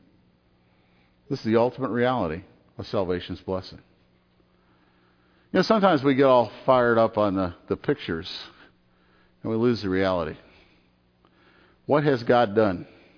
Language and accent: English; Detroit, Michigan, United States; I grew up in Detroit.